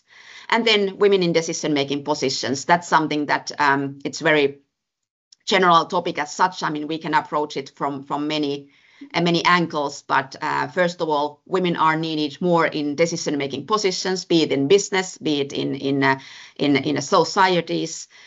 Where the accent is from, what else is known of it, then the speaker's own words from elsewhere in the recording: Finland; Myself, I come from Finland